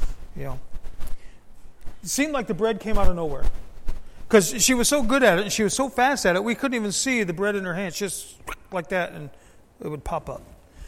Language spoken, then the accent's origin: English; Michigan, United States; now in US South; Now, I grew up in Michigan, and biscuits in Michigan and biscuits down south are kind of like two different things.